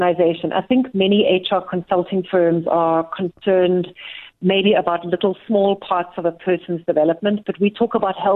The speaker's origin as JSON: {"language": "English", "town": "Cape Town", "region": "Western Cape", "country": "South Africa", "tie": "born or raised there", "said": "I grew up in Cape Town, Nompumalolo"}